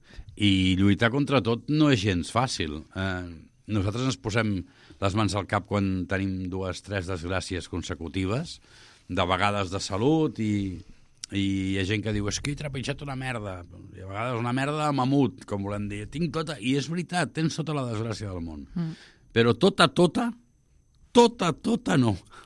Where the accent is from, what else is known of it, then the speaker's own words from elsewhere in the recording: Barcelona, Catalonia, Spain; El Rabalero, jo sóc fill del Raval i estic molt orgullós de ser-ne.